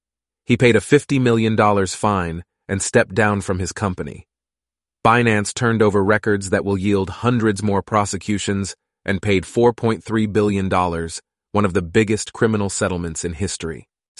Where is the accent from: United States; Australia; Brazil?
Australia; Growing up in Australia, I don't remember people complaining much about their taxes.